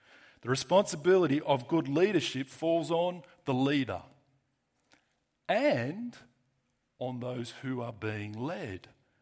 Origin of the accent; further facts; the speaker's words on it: Australia; And we are Aussie rebels at that, right? Our modern Australian culture is based on rebellious conflicts.